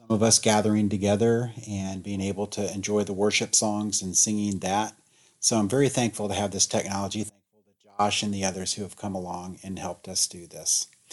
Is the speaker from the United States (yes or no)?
yes; United States; Growing up in the United States, when I was about 7 years old until 9 years old